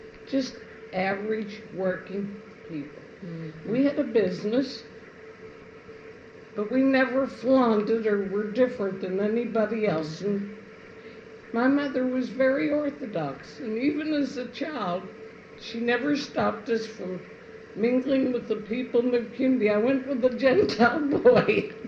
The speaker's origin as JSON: {"language": "English", "town": "Sharpsburg", "region": "Pennsylvania", "country": "United States", "tie": "born or raised there", "said": "I was born and raised in Sharpsburg."}